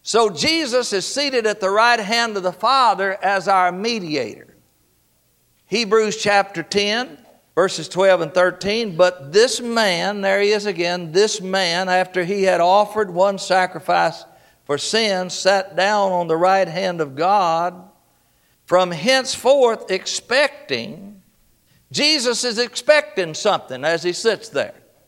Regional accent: Balcomville, Louisiana, United States; Now, folks, I'm from Balcomville, Louisiana. That's out past the paper mill over the levee.

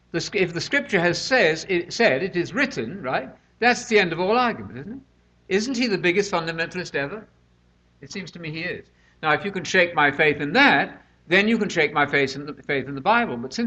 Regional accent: United Kingdom; now in United States; Especially as a Brit, I better be careful what I do. Living in America as a guest, so to speak.

